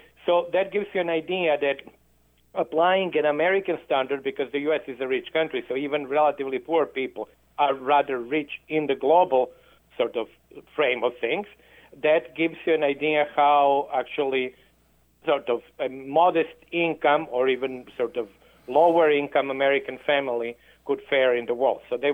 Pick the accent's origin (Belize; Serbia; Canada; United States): Serbia; Actually, I'm from Serbia.